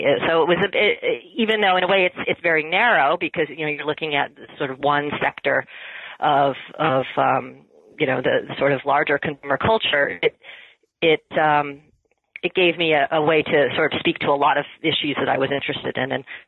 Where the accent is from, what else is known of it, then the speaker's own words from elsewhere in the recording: Massachusetts, United States; born there; Well, I was born in Massachusetts. I went to Bryn Mawr as an undergraduate.